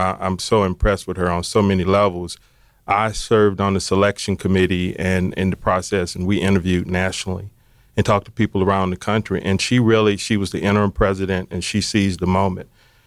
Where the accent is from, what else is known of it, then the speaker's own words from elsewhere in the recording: Prichard, Alabama, United States; I grew up in Pritchard, Alabama. And if you're not familiar with Pritchard, Mobile is a suburb.